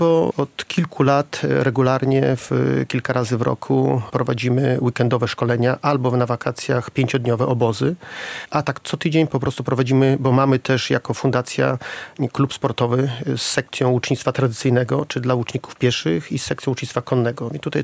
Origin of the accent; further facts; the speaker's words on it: Podlaskie Voivodeship, Poland; ale też jesteśmy stąd, pochodzimy z Podlasia.